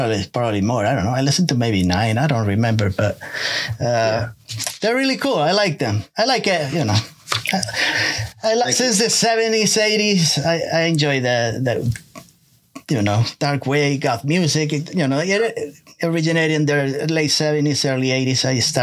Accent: New Jersey, United States; You see, I'm from New Jersey. I live in New Jersey.

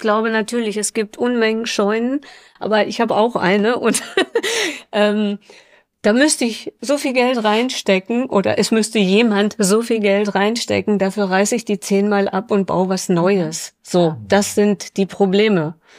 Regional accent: Lemgo, North Rhine-Westphalia, Germany; wenn ich jetzt mal in meine Region gucke, ich komme aus dem Lemgo, in meinem Dorf 26 Haushalte

